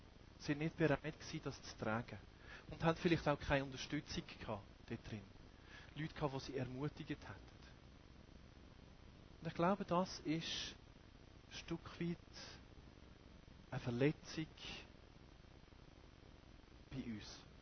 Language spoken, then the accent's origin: German; Switzerland; Extrem sein passt bei uns in der Schweiz nicht.